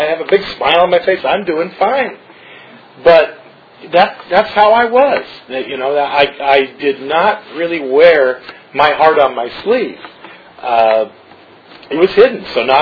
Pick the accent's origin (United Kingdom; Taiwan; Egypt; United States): United States; California; When I grew up in the West San Fernando Valley, and I came from a family of food, I should say.